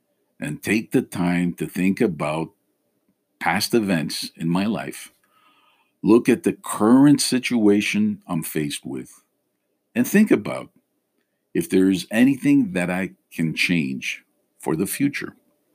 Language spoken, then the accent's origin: English; Canada; I was born and raised in Canada, but both my parents raised me with the Greek way of life.